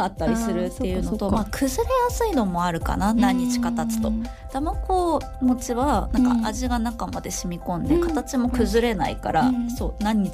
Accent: Akita, Japan; 私は秋田県出身ですので、まあ、きりたんぽ鍋よく作ります

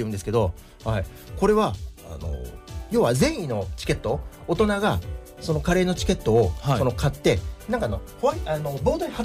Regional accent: Yamaguchi, Japan; 今年は当然あの僕地元の山口のアーティストを

